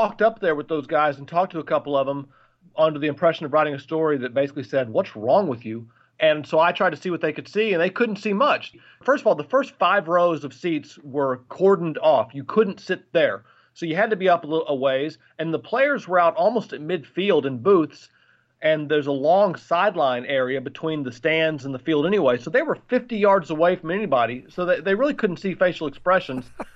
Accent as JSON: {"language": "English", "region": "Mississippi", "country": "United States", "said": "Hey, I'm from Mississippi. I got the right country."}